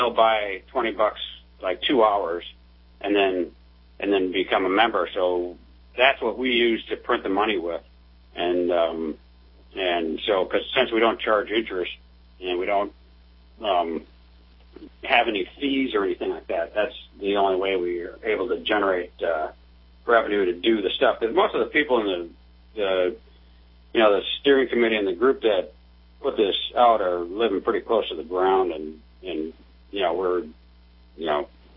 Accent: Rice Lake, Wisconsin, United States; my hometown where I grew up in Rice Lake, Wisconsin

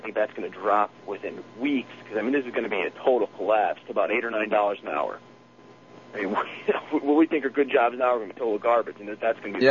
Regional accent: Pennsylvania, United States; accent: coal cracker; I mean, I'm from Pennsylvania, so you can probably tell by my coal crackers accent.

